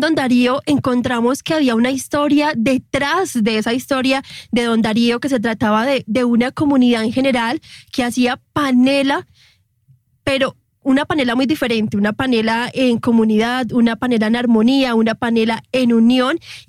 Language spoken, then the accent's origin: Spanish; Valdivia, Antioquia, Colombia; yo no soy del municipio de Ituango, yo soy de Valdivia, con cercanías pues de Ituango